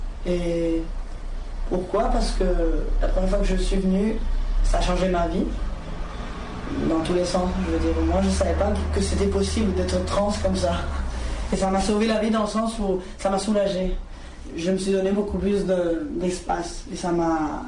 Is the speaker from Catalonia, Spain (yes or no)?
yes; Barcelona, Catalonia, Spain; French is a second language; j'ai 22 ans, je suis de Barcelone. Et à Barcelone, je travaille en tant que sociologue.